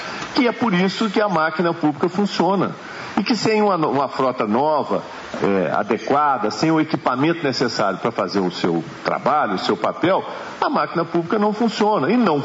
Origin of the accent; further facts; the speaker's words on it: Minas Gerais, Brazil; da nossa identidade, como mineiros e como mineiras. No fundo, nós somos Minas e somos Gerais.